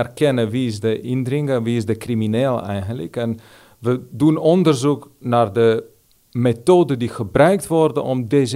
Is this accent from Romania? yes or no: yes; Romania; Dutch is a second language; now in Netherlands; Ik kan zeggen, ik ben inderdaad Roemeen als achtergrond, maar een beetje ben ik ook Nederlander.